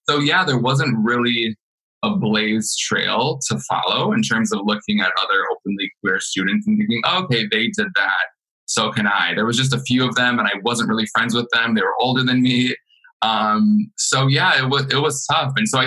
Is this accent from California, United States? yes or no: no; Clio, Michigan, United States; I am from Clio, Michigan